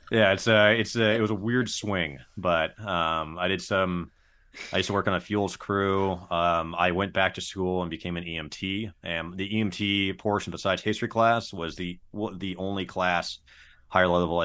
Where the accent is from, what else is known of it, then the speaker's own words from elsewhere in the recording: Berkeley, California, United States; I grew up in Berkeley, California. I've not been back since, but I went to school in San Luis Obispo